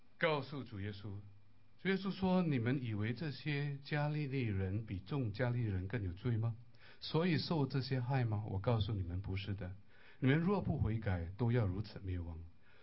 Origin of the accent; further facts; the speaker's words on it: Malaysia; 我小的时候在马来西亚乡村是拜偶像的